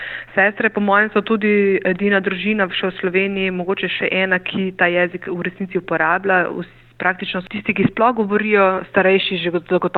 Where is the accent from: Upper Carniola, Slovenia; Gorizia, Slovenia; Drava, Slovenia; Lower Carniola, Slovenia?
Lower Carniola, Slovenia; Novo Mesto; now in Ljubljana, Slovenia; prihajam z Dolenjske, z Novega mesta. Tam sem preživela so svojo mladost, končala srednjo šolo, potem pa me je pot zanesla v Ljubljano, glavno mesto, na študij zgodovine in pa sociologije